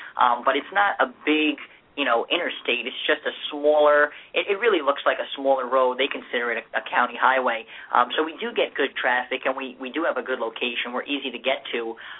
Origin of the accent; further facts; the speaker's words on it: Scotch Plains, New Jersey, United States; And Steve and I were born and raised in Scotch Plains, and where we still live.